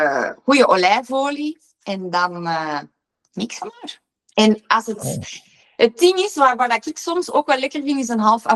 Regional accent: Wommelgem, Flanders, Belgium; Want ik ben zelf van Wommelgem.

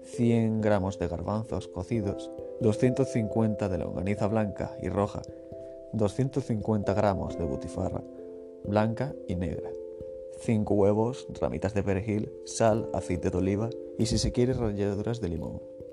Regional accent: Elche, Valencian Community, Spain; soy de Elche, situado en Alicante

